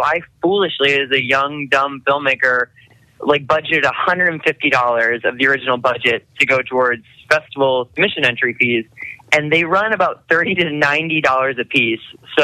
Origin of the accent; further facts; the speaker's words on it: St. Louis, Missouri, United States; moved away as an adult; now in Los Angeles, United States; So I've been in L.A. for about 7 years after, you know, growing up in St. Louis.